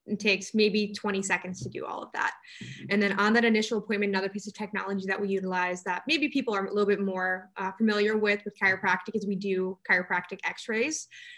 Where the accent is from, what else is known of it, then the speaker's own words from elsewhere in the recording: Toledo, Ohio, United States; But we knew that we wanted to come back to the Midwest because I'm from Toledo, Ohio.